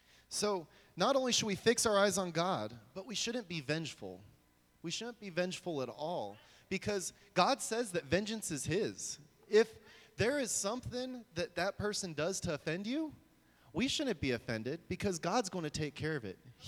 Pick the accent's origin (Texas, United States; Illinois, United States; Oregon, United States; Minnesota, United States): Texas, United States; This is like Southern Baptist church territory here in Dallas-Fort Worth area. In my hometown of about 17,000 to 20,000 people, there's one Southern Baptist church.